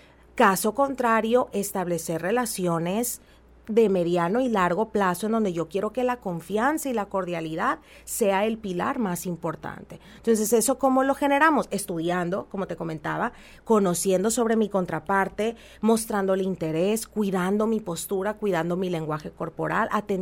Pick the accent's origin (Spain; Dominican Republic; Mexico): Mexico; Creo que como empresarios mexicanos, la cultura nos obliga, nos lleva a pensar